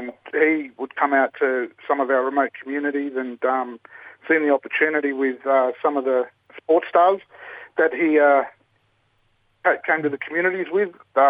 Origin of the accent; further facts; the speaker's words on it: Northern Territory, Australia; I'm a Arenda man, but I'm descendant from Alyoda Nation, Magadha Nation, and Kadich Nation.